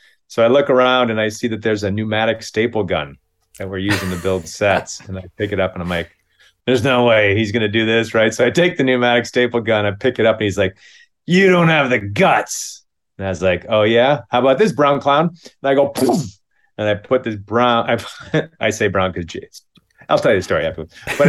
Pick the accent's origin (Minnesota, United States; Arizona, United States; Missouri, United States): Minnesota, United States; Minneapolis; And I said, I'm from Minneapolis.